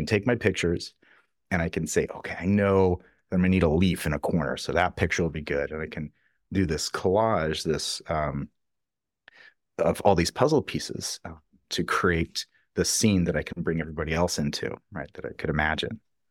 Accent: California, United States; I grew up outside of Yosemite.

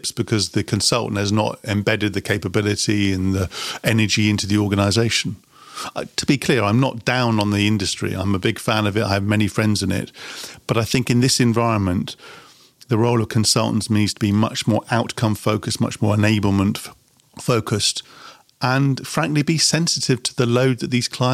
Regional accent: United Kingdom; as a Brit, my sense of humour is brilliant.

